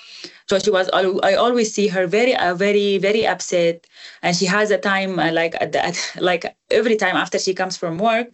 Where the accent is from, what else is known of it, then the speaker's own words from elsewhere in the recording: Kosti, White Nile, Sudan; I'm originally from White Nile State, from Kosti. It's in the southern border of Sudan, South Sudan.